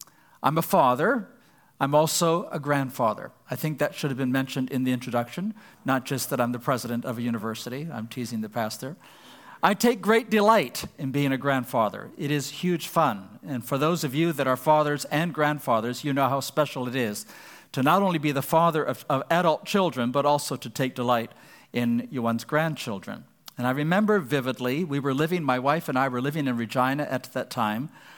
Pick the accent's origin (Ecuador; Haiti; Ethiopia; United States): Ecuador; When I was a young person growing up, I grew up in Ecuador in South America. My parents were Christian and Missionary Alliance missionaries there.